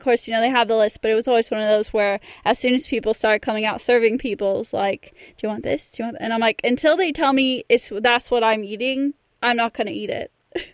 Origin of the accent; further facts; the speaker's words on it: Texas, United States; now in Bournemouth, United Kingdom; from Texas. You don't need to know the rest.